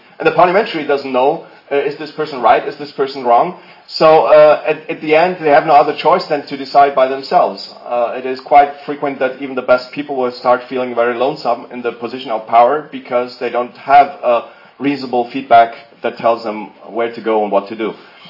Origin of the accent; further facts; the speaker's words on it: Italy; English is a second language; we Italians kind of think that way. I'm saying it from an Italian perspective. I grew up in Italy